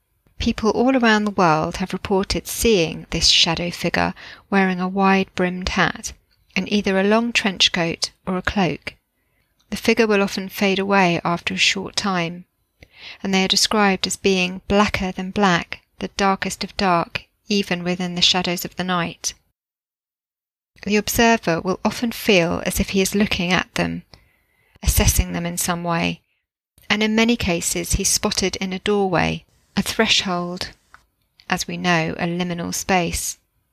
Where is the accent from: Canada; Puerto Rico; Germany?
Puerto Rico; I grew up in Puerto Rico, and he kept visiting me, just standing by my door, watching me.